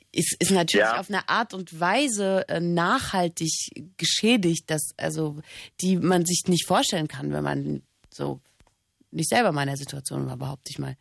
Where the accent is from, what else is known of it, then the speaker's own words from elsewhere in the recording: Saxony, Germany; accent: Saxon; ich komme doch aus Sachsen.